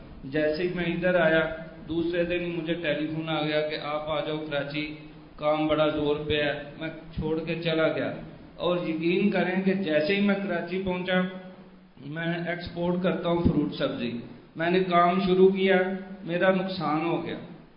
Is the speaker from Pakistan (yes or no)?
yes; Lahore, Punjab, Pakistan; میں لاہور سے ہوں.